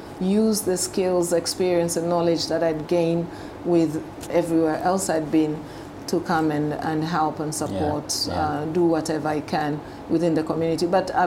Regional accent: Dar es Salaam, Tanzania; also born or lived in Botswana; So I was born in Dar es Salaam, Tanzania. I grew up in Dar es Salaam, Tanzania. I went to school in Dar es Salaam up to a certain middle school where I lived in Botswana for a few years, about 5 years.

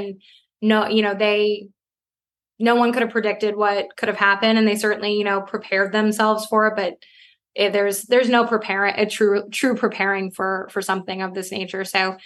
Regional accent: Midwest, United States; now in California, United States; I grew up in the Midwest. So music festivals to me were like, go out in a cornfield, we throw up some tents

